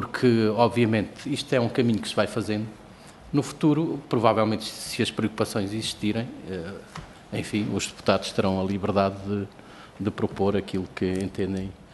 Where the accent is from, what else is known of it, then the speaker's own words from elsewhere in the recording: Castelo Branco, Portugal; born there; eu nasci em Castelo Branco, no distrito, e senti muito o cheiro